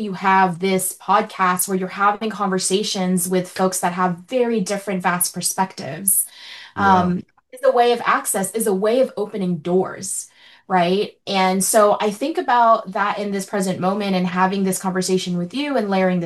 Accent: Philippines; As a Filipino first generation immigrant woman, like I never thought I would be in the rooms that I'm in now

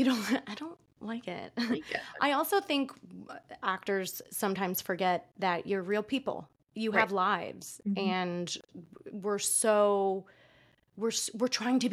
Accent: New York, United States; Yeah, I grew up in New York.

